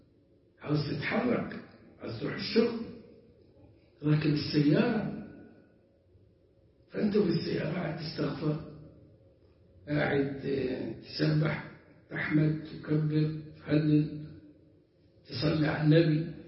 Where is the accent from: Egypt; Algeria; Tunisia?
Egypt; الخرافات دي عندنا في القريه أو على مستوى الناس الجهلة، وطلعت على مستوى الناس المتعلمين. كنت فاكر إني عندنا في مصر